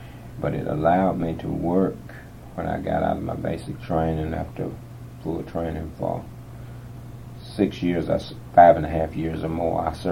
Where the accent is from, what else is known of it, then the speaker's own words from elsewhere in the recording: Austell, Georgia, United States; I decided when I was growing up in Austell, I worked for a print shop.